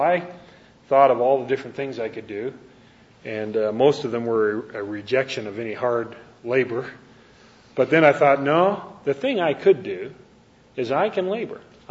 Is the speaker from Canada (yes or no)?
yes; Canada; moved away as an adult; now in United States; I'm a Canadian, and we moved down to the States in 1966 for a year of training, and I guess we're slow learners because we've never gone back to Canada.